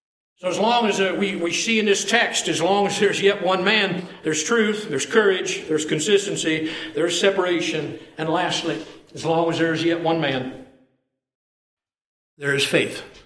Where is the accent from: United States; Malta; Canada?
United States; Crestline, Ohio; I mean, I'd go up the pool hall where I was raised up in Crestline, Ohio